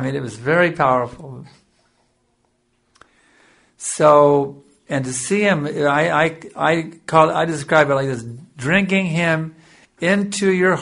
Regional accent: Texas, United States; I was a nobody from Texas.

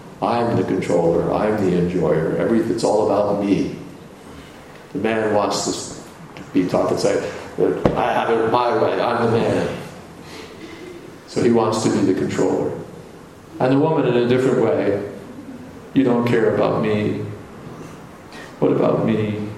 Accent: South Africa; But I identify myself as South African, and therefore when South Africa wins a soccer match, I think, "We won."

